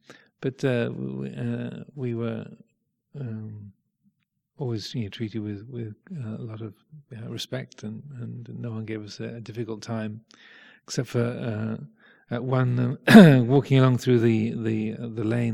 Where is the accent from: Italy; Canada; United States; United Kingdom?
United Kingdom; England; growing up in England and being raised in the Church of England Christianity milieu, in that fold